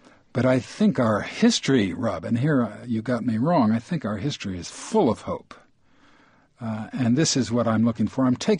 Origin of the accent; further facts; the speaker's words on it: Toledo, Ohio, United States; I'm from Toledo, where we make Jeep Cherokees and have a new plant.